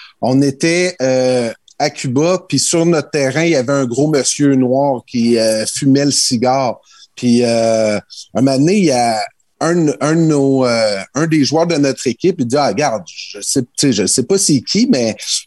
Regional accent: Trois-Pistoles, Quebec, Canada; je suis originaire de Trois-Pistoles au Bas-Saint-Laurent

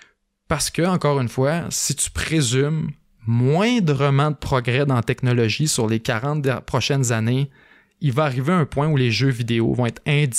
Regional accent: Quebec, Canada; moi, je viens du Bas-Saint-Laurent

